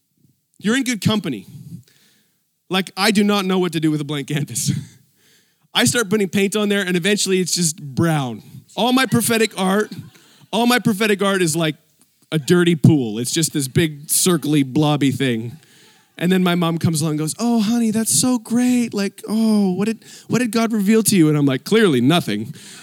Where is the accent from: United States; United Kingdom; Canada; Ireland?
Canada; some of them were from China, and I was from Canada